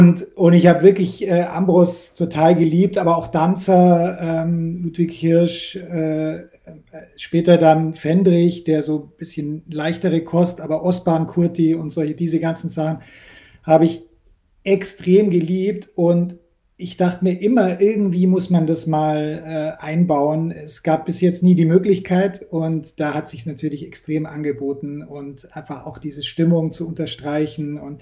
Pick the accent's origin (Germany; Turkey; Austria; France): Germany; Bavaria; also born or lived in Munich; Und ich bin an der Grenze zu Österreich aufgewachsen.